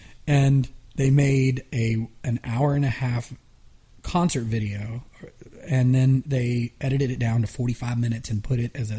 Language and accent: English; Atlanta, Georgia, United States; we were obsessed with using the acousticness and the authenticity of the music we grew up with in Atlanta, which was like … the … all these kind of Atlanta Southern but pop but rock